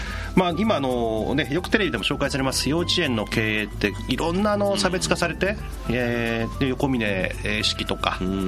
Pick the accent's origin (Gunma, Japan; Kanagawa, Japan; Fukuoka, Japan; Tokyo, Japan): Tokyo, Japan; Tachikawa; 地元が立川で、立川生まれ で地元のやはり小学校中学校とこう、